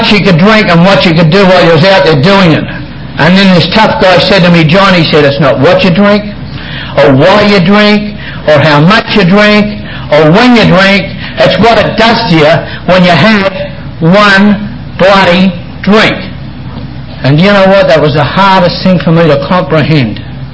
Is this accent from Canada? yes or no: no; Australia; now in Colfax, United States; Actually, we live in Colfax. I'm not from Auburn. I come from Colfax. And I'm not even from Colfax. I'm from Australia, by the way.